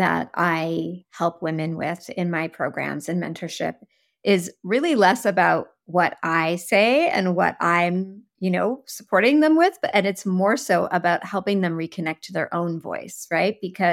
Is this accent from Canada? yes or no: yes; St. John's, Newfoundland and Labrador, Canada; also born or lived in Halifax; because I grew up on the East Coast of Canada. So I grew up in St. John's, Newfoundland, and in Halifax. So small places